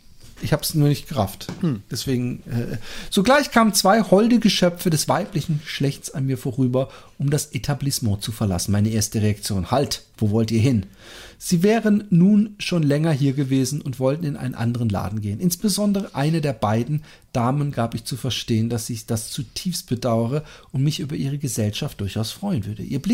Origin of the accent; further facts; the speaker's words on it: Cologne, North Rhine-Westphalia, Germany; Ich war Single und fast jedes Wochenende in meiner Heimatstadt Köln auf Achse.